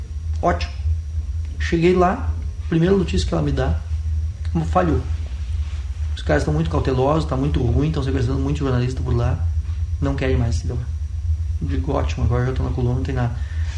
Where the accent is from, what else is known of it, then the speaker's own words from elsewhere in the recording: Passo Fundo, Rio Grande do Sul, Brazil; Passo Fundo, que é a minha terra natal.